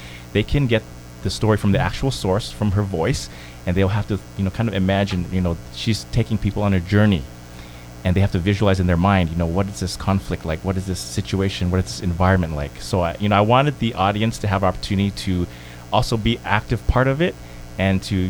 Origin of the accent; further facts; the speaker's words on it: Toronto, Ontario, Canada; I grew up here, born and raised in Toronto. Grew up in the Jane Finch area